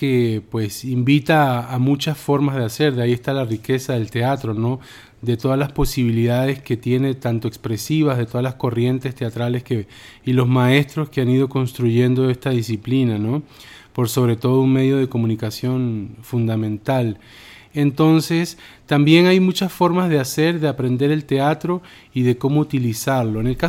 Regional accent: Montevideo, Uruguay; also born or lived in Panama; now in Costa Rica; padre de tres hijas, migrante, ahora en Costa Rica, soy uruguayo, nacido en Montevideo, que residió durante casi la mitad de su vida en Panamá y ahora radicado en Costa Rica desde hace 2 años. Muy contento de estar aquí y también profundamente centroamericano.

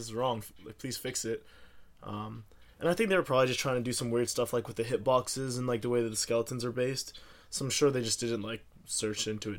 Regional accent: United States; as an American, I know the last time a country tried to threaten us with blonde-haired, blue-eyed super warriors, we went in and cleaned house.

